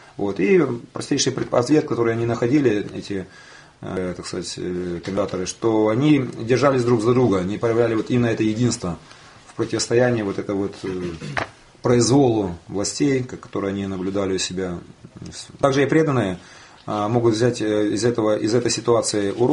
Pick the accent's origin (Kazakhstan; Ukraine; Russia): Ukraine; Kyiv; я учился, родился в Киеве, и все, что там происходит, мне не безразлично в последнее время.